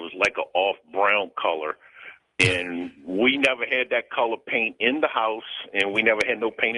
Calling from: New Orleans, Louisiana, United States; I'm calling from New Orleans.

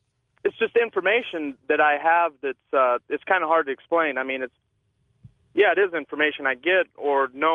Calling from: Boulder, Colorado, United States; Hey, I'm calling from Boulder, Colorado.

